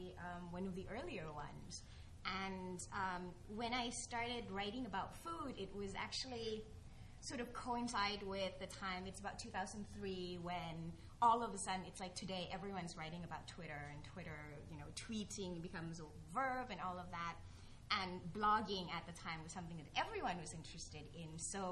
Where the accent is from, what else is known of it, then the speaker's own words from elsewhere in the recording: Thailand; I grew up in Thailand. I went to school elsewhere.